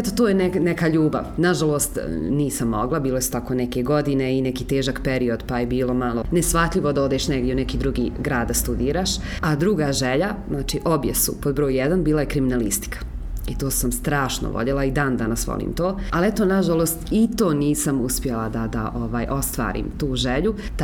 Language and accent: Bosnian; Brčko, Brčko District, Bosnia & Herzegovina; tu sam završila i srednju i ekonomsku i dvije godine ekonomskog fakulteta ovdje kod nas u Brčkom.